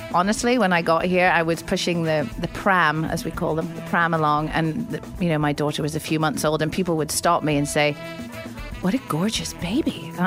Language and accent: English; Helensburgh, Scotland, United Kingdom; near Loch Lomond, in a town called Helensburgh. So it's Dún the Water from Glasgow.